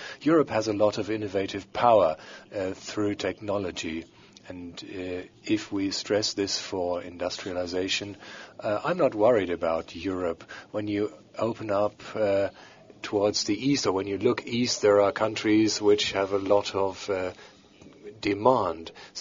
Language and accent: English; United Kingdom; The second question, the UK, my home country.